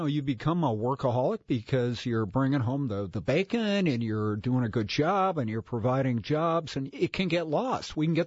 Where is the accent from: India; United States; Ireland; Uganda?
Ireland; No, and I'm Irish, so I can't do the one before either.